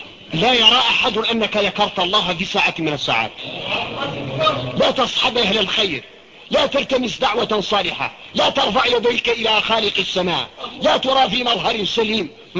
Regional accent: Mauritania; احنا موريتاني الدعوة اللي مبلولة يعملها شوي

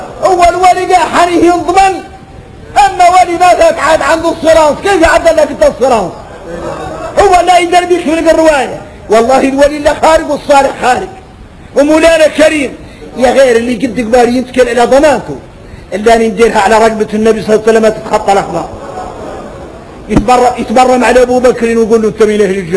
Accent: Mauritania; واحنا موريتاني قاع ما عين علينا موريتاني

